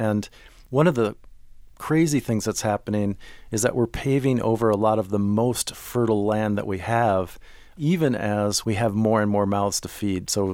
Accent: Minneapolis, Minnesota, United States; born or raised there

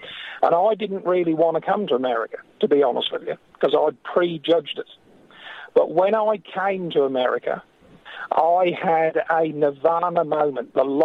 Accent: England, United Kingdom; moved away as an adult; now in Australia; I was actually born and raised in England, educated there, and I left there in 1998 because you could see the writing on the wall after Thatcher, right? And I came to live down Australia.

